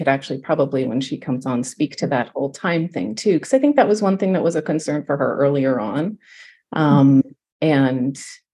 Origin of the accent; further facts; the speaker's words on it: Canada; because I am Canadian, the one Canadian coach.